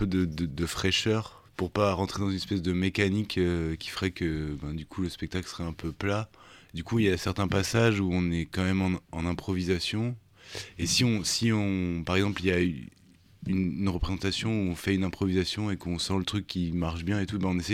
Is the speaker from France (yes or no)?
yes; Lyon, Auvergne-Rhône-Alpes, France; Moi, je venais de Lyon, enfin, je suis né à Lyon.